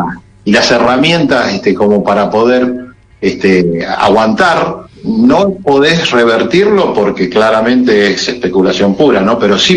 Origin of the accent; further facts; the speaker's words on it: Argentina; yo como argentino